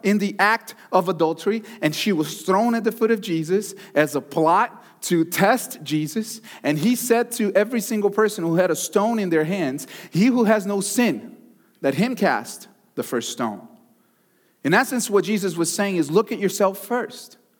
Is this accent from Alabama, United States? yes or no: no; Texas, United States; I'm from Texas, guys. It's okay. The rivalry there is bigger.